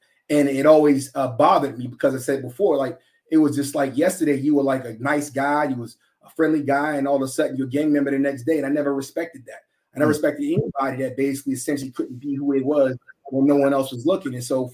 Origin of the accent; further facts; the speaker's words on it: Long Island, New York, United States; So me, I come from Long Island, New York, come from a broken home.